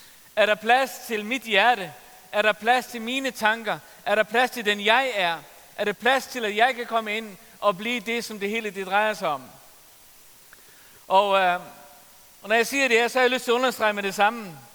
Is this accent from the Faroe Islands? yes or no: yes; Faroe Islands; Jeg er færing, hvis du ikke ved det.